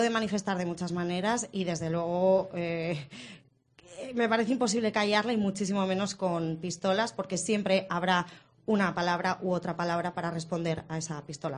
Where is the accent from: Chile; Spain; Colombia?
Spain; Madrid, Community of Madrid; en mi ciudad natal, en Madrid, me sería imposible.